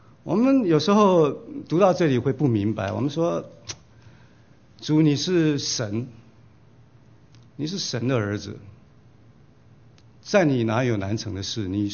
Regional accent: United States; 这个是神对我们美国人的一个惩罚

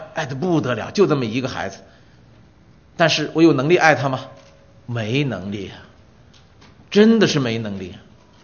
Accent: China; 我们大陆人年轻，我们年轻人谈恋爱的时候常常写这样的情书

